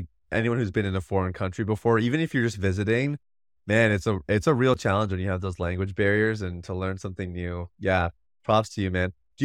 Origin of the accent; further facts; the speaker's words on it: United States; accent: American; tell my wife is embarrassed by how bad it sounds and how like American I sound, trying to sound like I'm Jamaican.